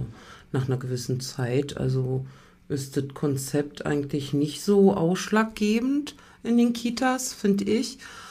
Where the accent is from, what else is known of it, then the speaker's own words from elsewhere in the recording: Berlin, Germany; Hallo, also … Ich komme aus Berlin, ganz selbstverständlich, ne? Bin 41